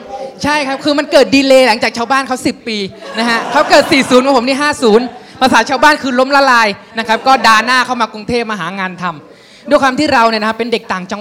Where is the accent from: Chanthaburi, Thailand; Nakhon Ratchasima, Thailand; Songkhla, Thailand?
Nakhon Ratchasima, Thailand; accent: Korat; now in Bangkok, Thailand; โดนล้อแบบหัวล้อคิกคักเวลาเราพูดถามว่าสำเนียงโคราชเป็นยังไง